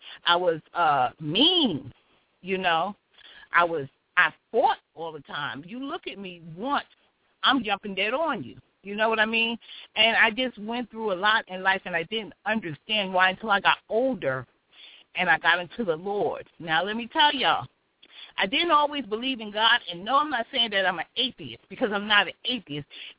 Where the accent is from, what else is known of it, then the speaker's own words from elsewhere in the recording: New York City, New York, United States; born there; I was born in New York City in Queens, Jamaica, Queens.